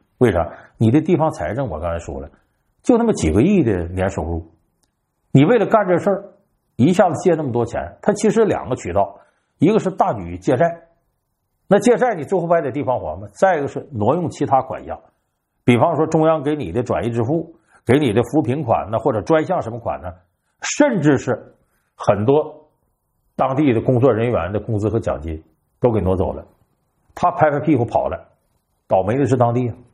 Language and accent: Chinese; Northeast China, China; 你看我的老家东北有很多的这个地方的县城或者是县级市